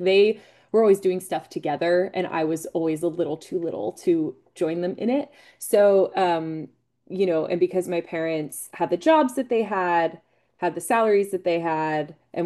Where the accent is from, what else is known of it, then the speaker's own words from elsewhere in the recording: Maryland, United States; all of the very wealthy people I grew up around in on the Eastern Shore of Maryland, the Hamptons of the Chesapeake Bay, they call it.